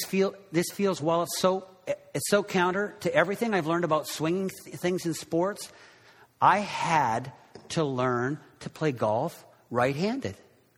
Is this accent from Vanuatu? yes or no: no; Canada; now in United States; But some of you know I grew up in Canada. I am an American.